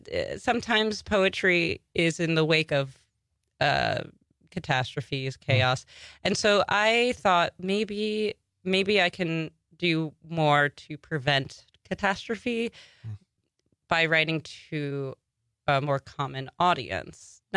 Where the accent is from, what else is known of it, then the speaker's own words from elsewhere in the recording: Long Island, New York, United States; And then I moved very quickly away from Long Island to the city and spent much of my youth adult life in the city.